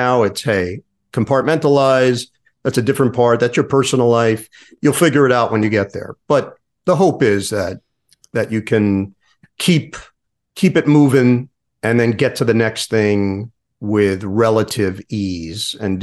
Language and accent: English; New York, United States; okay, look, dude, I'm from New York.